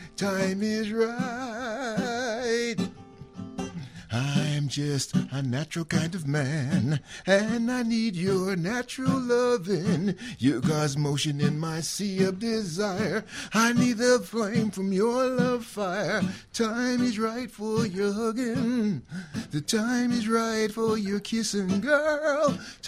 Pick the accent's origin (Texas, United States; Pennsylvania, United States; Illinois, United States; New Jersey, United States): Illinois, United States; Chicago; Yeah, well, you know, I'm from Chicago.